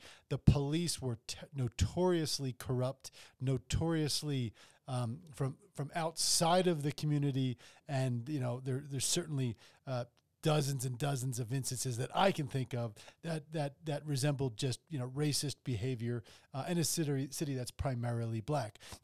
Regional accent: New Jersey, United States; it comes from my home state of New Jersey. So I grew up in southern New Jersey

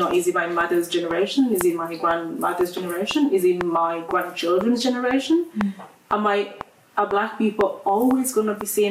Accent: Ireland; We are Irish, and we're not going anywhere.

